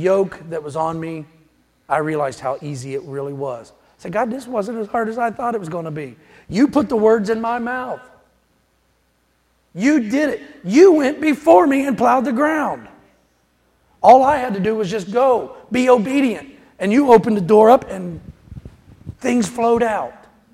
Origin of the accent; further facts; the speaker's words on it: West Virginia, United States; See, I'm from West Virginia. It's a beautiful state to be from. It's a hard life. There's very little flat ground.